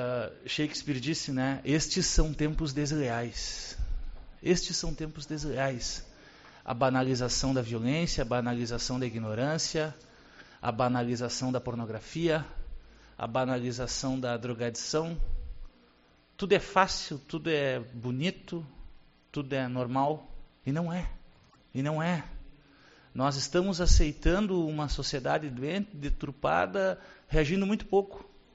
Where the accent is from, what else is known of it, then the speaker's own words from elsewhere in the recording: Uruguaiana, Rio Grande do Sul, Brazil; Eu sou nascido e criado em Uruguaiana, mas sou mais acostumado ao verão do Ceará do que ao nosso inverno.